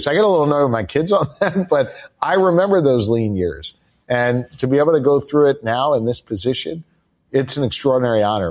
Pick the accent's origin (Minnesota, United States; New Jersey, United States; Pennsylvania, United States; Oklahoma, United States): Pennsylvania, United States; Philadelphia; also born or lived in Kansas City; So I was born in Kansas City, but I only lived there till, I don't know, maybe I was one. I really don't have any memories. And my father did naval service in Philadelphia. Then he did naval service for a couple of years in New York. And then we really settled in Philly when I was five.